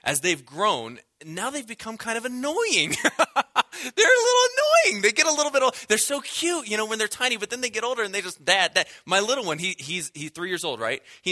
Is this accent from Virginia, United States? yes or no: yes; Virginia, United States; I'm from Virginia.